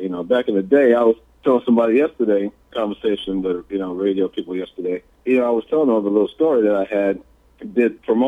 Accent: Nigeria; We're from Nigeria, so that's the official word.

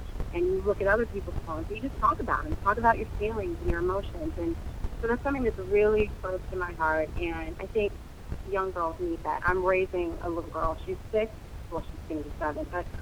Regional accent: California, United States; I am at the beach. I love the water. I grew up in the Bay Area. So I'm one of those little black children who, my mother, we were always taking nature walks. I learned to swim in the ocean.

